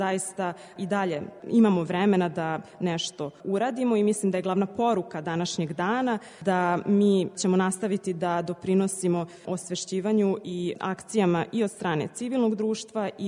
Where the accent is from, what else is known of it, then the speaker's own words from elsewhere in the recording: Italy; Serbian is a second language; ja sam Italijan